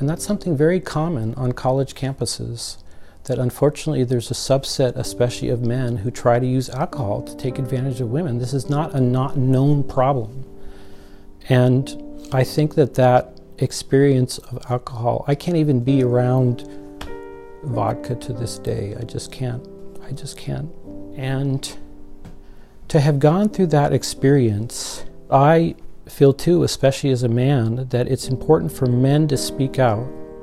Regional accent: California, United States; also born or lived in New York; I was born in Spanish Harlem. They abandoned me. I was raised in Orange County.

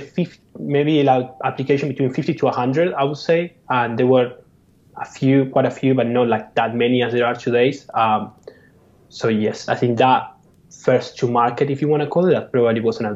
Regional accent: Argentina; we went to live in Southeast Asia a lot and some other countries in Europe. And I'm originally from Argentina

